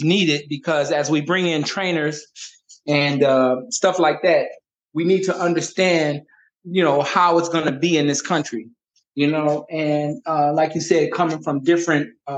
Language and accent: English; Atlanta, Georgia, United States; now in Ghana; Yes, I'm from Atlanta, Georgia.